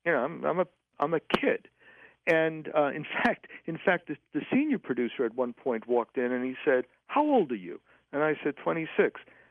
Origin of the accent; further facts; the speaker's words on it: Fresh Meadows, New York, United States; also born or lived in Brooklyn; I was born in I was born in Brooklyn and grew up in Fresh Meadows. And I moved back into the house with my parents.